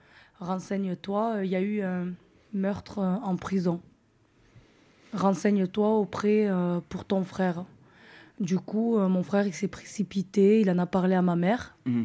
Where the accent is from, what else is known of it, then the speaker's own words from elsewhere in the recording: Paris, Île-de-France, France; Moi, je suis de Paris. Je suis descendue.